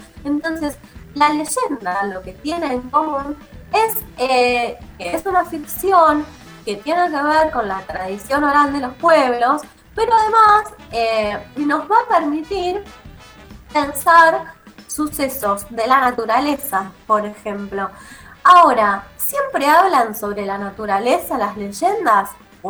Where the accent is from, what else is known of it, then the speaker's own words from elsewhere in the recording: Rosario, Santa Fe, Argentina; yo siempre que pienso en leyendas, me acuerdo de una, que viste que yo soy rosarina